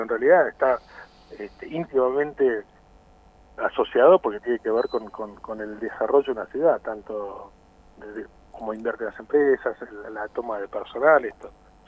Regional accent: Bariloche, Río Negro, Argentina; also born or lived in Olavarría; nací en Olavarría, en provincia de Buenos Aires, desde los 5 años que vivo en Bariloche. Y me crié acá, una ciudad que realmente amo. Me formé en recursos humanos en Buenos Aires y me vine para acá hace creo que 15 años más o menos

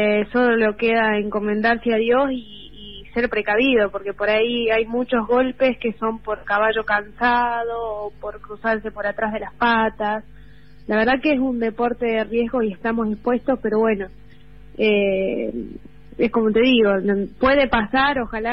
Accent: Concarán, San Luis, Argentina; also born or lived in Villa Dolores; Y sí, viví toda mi vida acá, en Concarán, San Luis.

